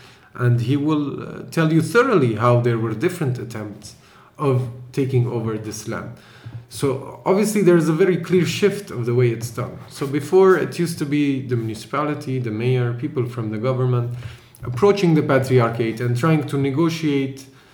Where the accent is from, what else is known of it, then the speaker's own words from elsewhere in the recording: Jerusalem, Jerusalem District, Israel; we were born and raised in Jerusalem. And we see everything that's going around us.